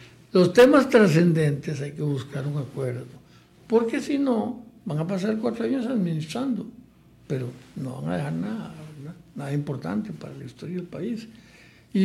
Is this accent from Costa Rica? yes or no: yes; Costa Rica; sí les he dicho con toda la buena fe del mundo como costarricense